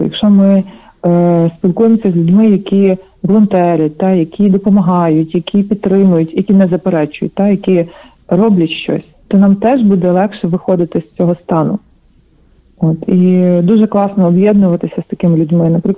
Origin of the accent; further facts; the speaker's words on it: Kalush, Ivano-Frankivsk Oblast, Ukraine; Так, я з Івано-Франківська. Я родом сама з Калуша, але більшість часу свого життя жила в Івано-Франківську. Далі приїхала в Київ, і зараз наразі я перебуваю з березня місяця, я перебуваю в Івано-Франківську знову.